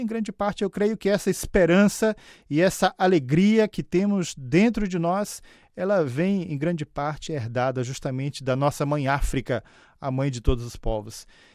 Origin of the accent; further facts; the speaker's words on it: Bahia, Brazil; Eu sou do interior da Bahia. Minha cidade se encontra a 420 quilômetros de Salvador.